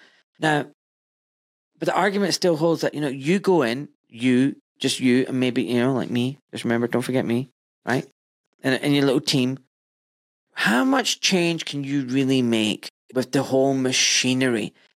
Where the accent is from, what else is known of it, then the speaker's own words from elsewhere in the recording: Glasgow, Scotland, United Kingdom; me being a little Pakistani kid, right? Born and brought up in Glasgow.